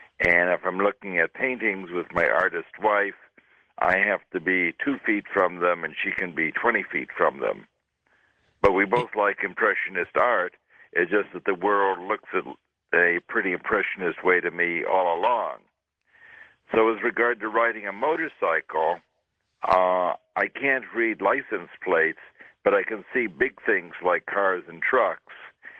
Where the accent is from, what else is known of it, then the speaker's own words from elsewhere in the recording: New York City, New York, United States; I grew up in New York City in the 50s. There were lots of poor people pushing push carts.